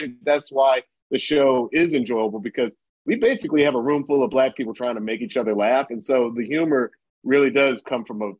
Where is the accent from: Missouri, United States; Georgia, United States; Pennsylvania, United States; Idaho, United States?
Georgia, United States; Atlanta; again, I'm from Atlanta. I don't like to do anything that's going to cast aspersions.